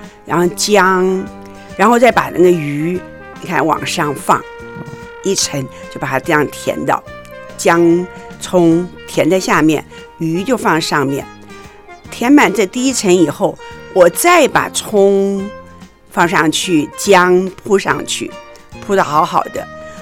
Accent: Tainan, Taiwan; 我小时候是在台南东门堂圣加纳堂长大的

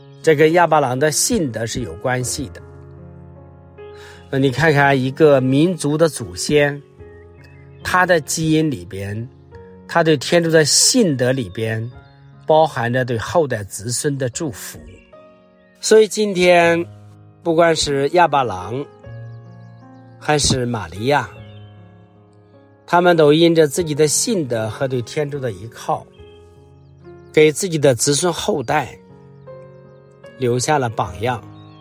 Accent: China; 就像我们中国人，我们中国人有时候很多人是富而不贵

